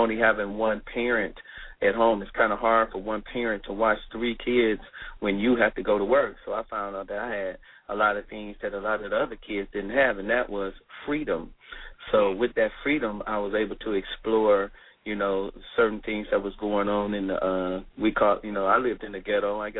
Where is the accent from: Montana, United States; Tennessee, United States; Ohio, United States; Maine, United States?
Ohio, United States; Cleveland; I'm from Cleveland, Ohio. I was born in Cleveland, Ohio. And, you know, I was the, you know, child, a middle child of three.